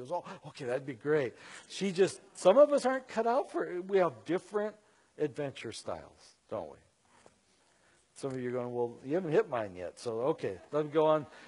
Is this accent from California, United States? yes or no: no; North Dakota, United States; I know a woman named Nancy back in my hometown, and I grew up in North Dakota.